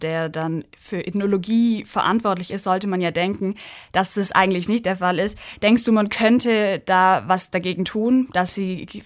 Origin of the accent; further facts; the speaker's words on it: Germany; Also auch hier wieder mehr so das Vorurteil, das wir als Deutsche haben, so von der muslimischen Frau.